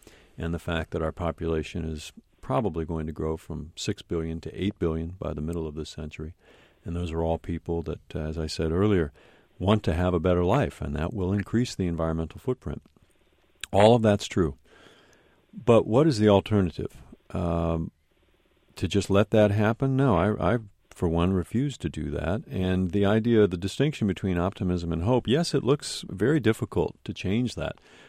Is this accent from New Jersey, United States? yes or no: no; California, United States; I'm from California.